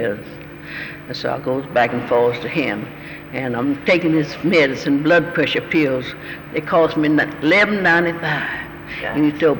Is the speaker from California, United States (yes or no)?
no; Pensacola, Florida, United States; born there; Right there in Pensacola.